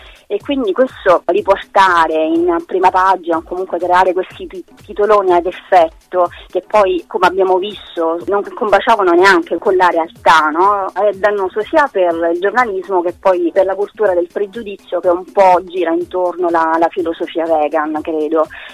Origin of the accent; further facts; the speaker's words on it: Rome, Lazio, Italy; now in Catania, Italy; Sono di Roma, ma nel 2003 mi sono trasferita a Catania perché un siciliano mi ha fatto innamorare sia di sé che della sua terra.